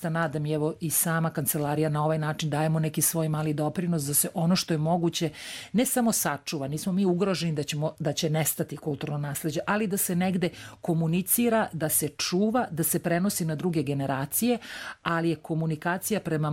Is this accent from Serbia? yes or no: yes; Serbia; mi kao Srbi, kao srpski narod, a ja verujem i svi narodi na Balkanu, uopšte u ovom našem regionu